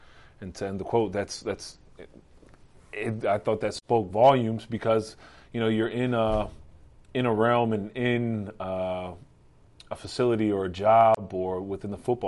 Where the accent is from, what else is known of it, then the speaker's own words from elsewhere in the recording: Lebanon, Pennsylvania, United States; I grew up in Lebanon, Pennsylvania, and I grew up, you know, with my mom in a single parent home for the most part.